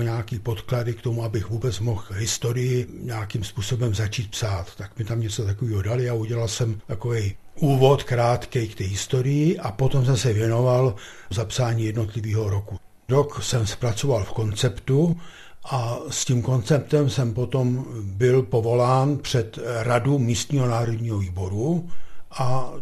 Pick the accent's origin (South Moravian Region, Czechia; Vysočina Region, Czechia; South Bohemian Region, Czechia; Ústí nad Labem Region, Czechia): South Bohemian Region, Czechia; Třebějice; Já jsem původem rodák ze Soběslavska, z Třebějic.